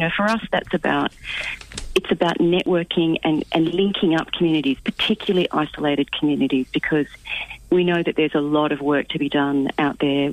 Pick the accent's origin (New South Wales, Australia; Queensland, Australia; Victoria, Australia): Victoria, Australia; Melbourne; I'm an old Melbourne girl. I grew up in Circus Oz.